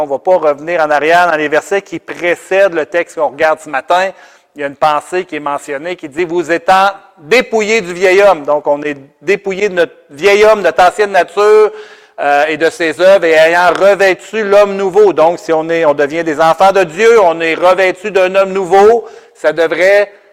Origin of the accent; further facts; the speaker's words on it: Sainte-Foy, Quebec, Canada; Chez nous, à Sainte-Foy, il y a beaucoup d'immigrants